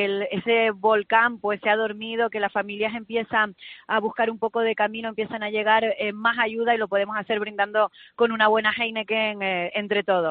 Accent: Canary Islands, Spain; qué gente más solidaria somos el pueblo canario

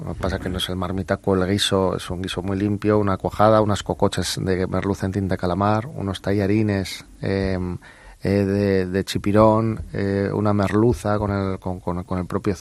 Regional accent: Bilbao, Basque Country, Spain; Yo soy de Bilbao, me creo con la gastronomía vasca

